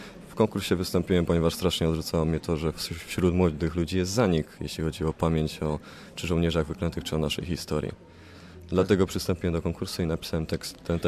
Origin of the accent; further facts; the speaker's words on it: Żywiec, Silesian Voivodeship, Poland; pochodzę z małej miejscowości Żywiec.